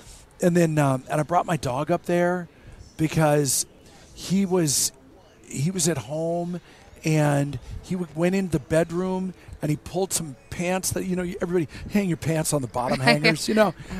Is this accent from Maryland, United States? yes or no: no; Seattle, Washington, United States; and I grew up in Seattle, and there's an area in Seattle Center where the Space Needle is, and there's a big grassy area.